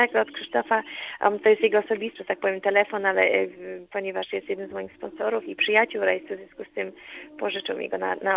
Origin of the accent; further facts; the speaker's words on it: Ustka, Pomeranian Voivodeship, Poland; jestem z Ustki, z pięknego nadmorskiego miasta, ja tam zaczęłam żeglować mając chyba około 10 lat.